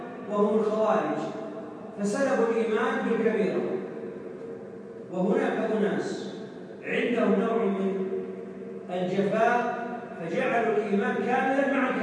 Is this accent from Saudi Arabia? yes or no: yes; Saudi Arabia; يعني عندنا في السعودية الذين فجروا عندنا وحملوا السلاح